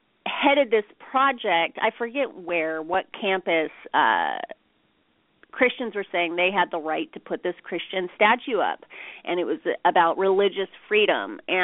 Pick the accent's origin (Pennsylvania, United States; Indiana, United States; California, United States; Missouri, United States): California, United States; I say yang because I'm a Californian.